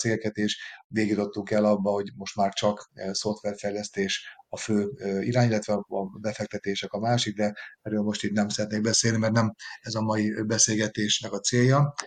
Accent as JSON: {"language": "Hungarian", "town": "Győr", "region": "Győr-Moson-Sopron", "country": "Hungary", "said": "mivel én győri vagyok"}